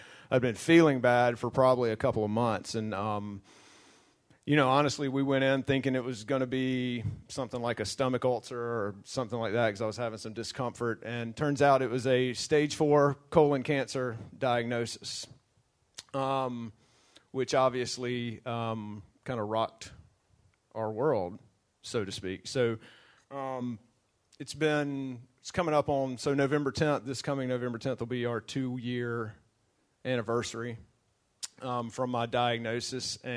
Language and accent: English; Alabama, United States; No, we're from Alabama. I grew up in North Alabama.